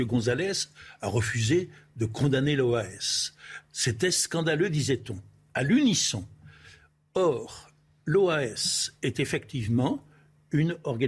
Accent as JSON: {"language": "French", "country": "France", "said": "Moi, je suis français."}